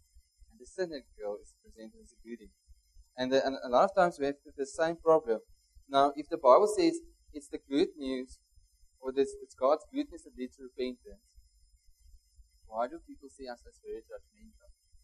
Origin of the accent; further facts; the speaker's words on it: Northern Cape, South Africa; When I came from Cayman's, it's a mega city in the Northern Cape